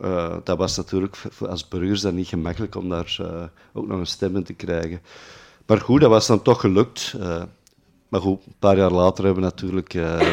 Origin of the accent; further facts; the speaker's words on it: Flanders, Belgium; now in Antwerp, Belgium; ik woon in Antwerpen-Noord sinds een 20-tal jaar. Ik ben geen geboren Antwerpenaar, ik ben van de Kempen afkomstig.